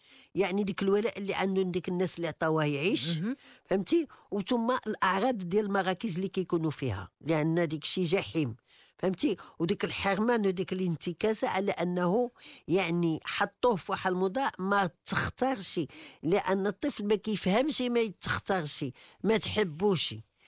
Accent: Morocco; لأن احنا عندنا في المغرب بما أن كاينه الكفالة

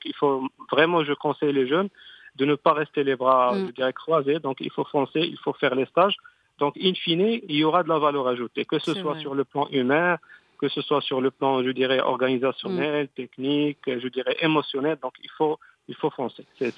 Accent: Morocco; Donc moi, je suis un pur produit marocain.

